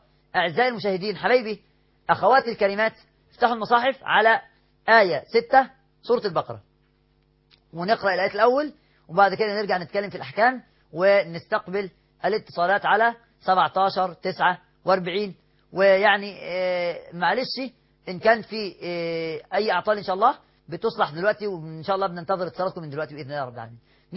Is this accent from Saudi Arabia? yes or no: no; Cairo, Cairo Governorate, Egypt; عندنا في القاهرة بنقول قوم واقعد، وبقول لك وبقول لها